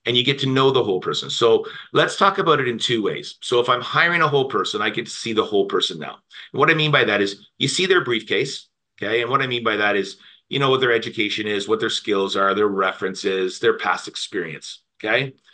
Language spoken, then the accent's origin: English; Oshawa, Ontario, Canada; But Whitby, Ontario, born and raised in Oshawa, Whitby area, playing sports all my life